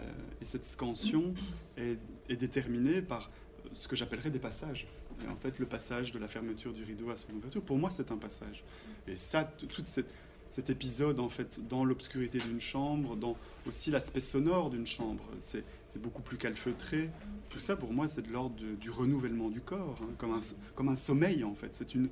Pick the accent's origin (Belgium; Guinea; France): Belgium; Bon, je viens de Belgique